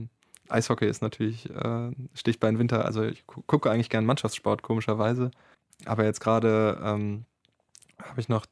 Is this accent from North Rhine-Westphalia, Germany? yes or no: yes; Dormagen, North Rhine-Westphalia, Germany; Mannschaftskollegen, mit denen ich schon aufgewachsen bin in Dormagen.